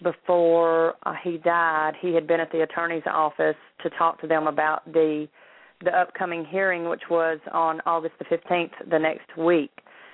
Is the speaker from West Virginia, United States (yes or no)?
no; Meridian, Mississippi, United States; Well, he was 23, and we're from Meridian, Mississippi.